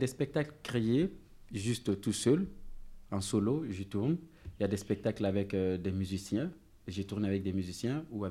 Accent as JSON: {"language": "French", "country": "Burkina Faso", "tie": "born there", "said": "mais quant à mon pays, je suis né au Burkina Faso, qui est un tout petit pays de 274 000 km² avec, disons, 12 millions d'habitants environ."}